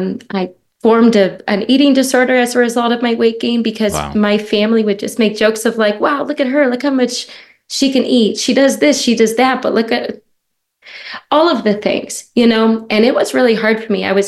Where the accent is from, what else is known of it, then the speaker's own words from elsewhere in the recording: Midwest, United States; now in California, United States; I moved into California in July. We're from the Midwest. We've never been out here.